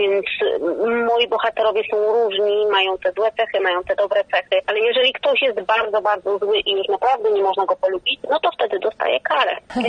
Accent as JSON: {"language": "Polish", "region": "Lower Silesian Voivodeship", "country": "Poland", "said": "ja pochodzę ze Śląska, ale z Dolnego Śląska, tam para niestety zanikła, ale gdzieś ten język śląski był zawsze w moim otoczeniu."}